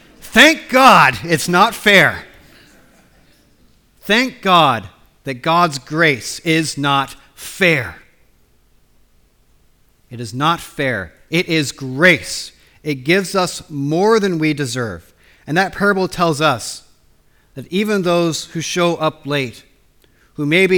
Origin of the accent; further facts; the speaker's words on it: Spokane, Washington, United States; Outside of my hometown in Spokane, Washington, there's a Roman Catholic monastery